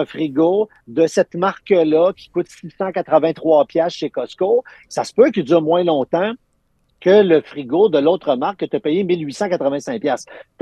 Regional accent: Quebec, Canada; Je m'excuse, je suis Québécois, je suis Québécoise.

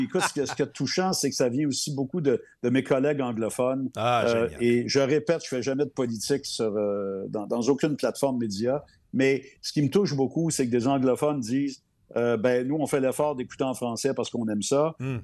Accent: Quebec, Canada; j'ai grandi au Québec. J'ai grandi dans ce petit coin de l'Amérique du Nord qui... Comme dans Astérix, cherche encore et toujours à protéger qui nous sommes.

